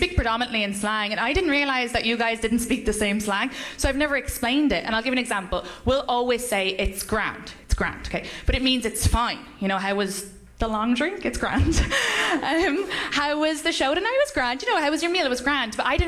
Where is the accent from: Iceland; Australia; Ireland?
Ireland; now in United States; I am from Ireland. I've been living in your country for nearly 9 years